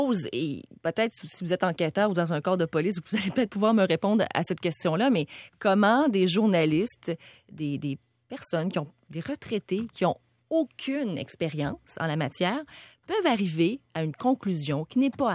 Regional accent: Quebec, Canada; Mais ici, au Québec, de parler de ce qui se passe chez nous, au Québec

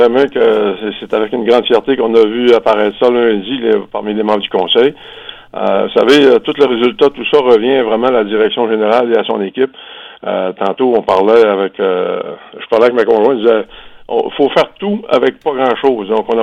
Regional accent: Saint-Henri-de-Taillon, Quebec, Canada; Maintenant, nous, chez nous, à Saint-Henri-Taillon, on passe à l'action à ce niveau-là.

